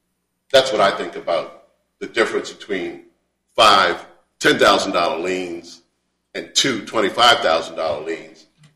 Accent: Maryland, United States; You know, you can imagine, I come from Maryland.

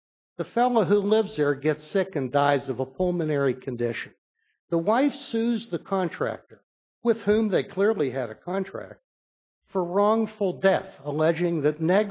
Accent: Pittsburgh, Pennsylvania, United States; also born or lived in West Virginia; And as an old torts lawyer in West Virginia, even though I come from Pittsburgh

